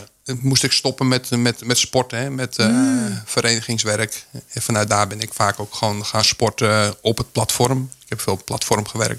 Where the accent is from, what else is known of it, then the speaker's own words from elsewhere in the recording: Den Helder, North Holland, Netherlands; also born or lived in The Hague; Ik ben er opgegroeid, ja. En mijn latere leeftijd heb ik een move gemaakt. Ik heb in Den Haag gewoond. Ik ben later weer teruggegaan naar Juliaandorp. Dorpje naast Den Helder.